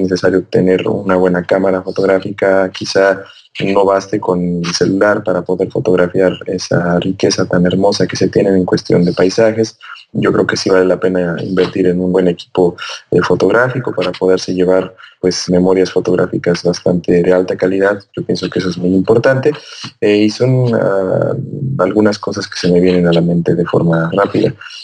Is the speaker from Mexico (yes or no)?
yes; Toluca, State of Mexico, Mexico; now in Russia; a nosotros en México esto no es posible porque pues no tenemos, y más que yo soy de Toluca, que bueno, hace mucho frío